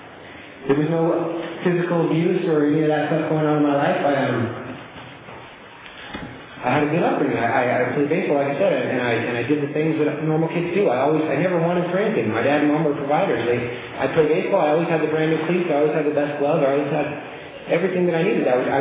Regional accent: Camarillo, California, United States; I was born in Camarillo, or Paso Robles, California. I grew up in Camarillo, down south, with my best friend Jeff down here.

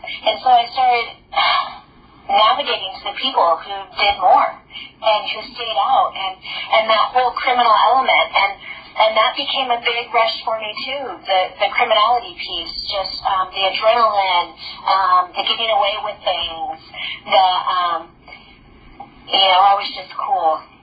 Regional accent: Medford, United States; I'm an addict from Medford.

